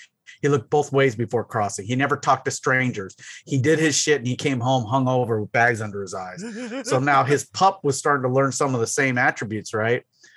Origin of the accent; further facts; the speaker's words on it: San Diego, California, United States; My pet when I grew up in San Diego in California, where we, you know, went to school at, you know, later moved.